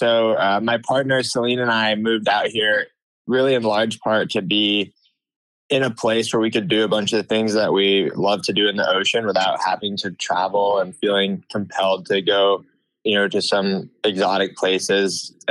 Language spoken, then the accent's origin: English; Ithaca, New York, United States; the wind is consistent and not so gusty and stuff like that is actually quite a bit easier after growing up in Ithaca.